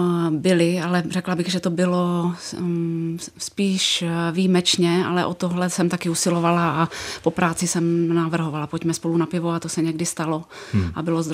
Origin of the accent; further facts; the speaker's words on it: Brno, South Moravian Region, Czechia; Já jsem z Brna. Aha. Ale zároveň mám k tomu regionu zlínskému vazbu rodinnější. Můj otec byl ze Zlína, moje babička taky